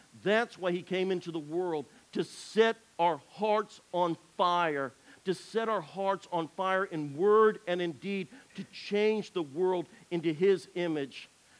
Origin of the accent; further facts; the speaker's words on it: Georgia, United States; Now, as many of you know, I grew up here in Georgia.